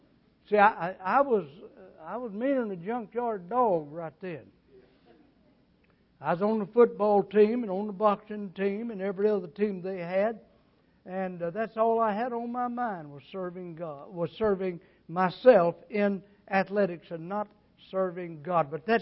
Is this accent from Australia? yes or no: no; Camden, Arkansas, United States; See, West Washington Street in my hometown of Camden, Arkansas, came west, and then it turned abruptly, and then turned west again, and First Baptist Church sat right in there.